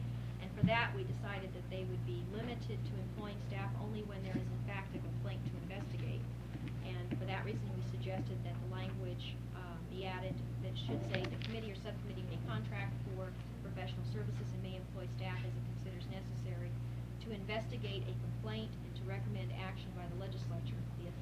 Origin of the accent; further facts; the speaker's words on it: Anchorage, Alaska, United States; I'm just from Anchorage. I have no idea.